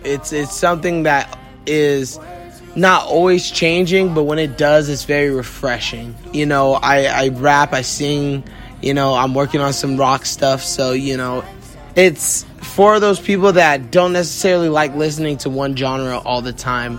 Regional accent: Landstuhl, Rhineland-Palatinate, Germany; so I was born and raised in Landstuhl, Germany.

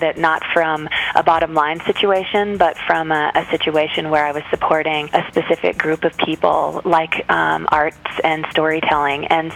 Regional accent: Salt Lake City, Utah, United States; I grew up in Salt Lake, and my sister and I used to go to the festival all the time

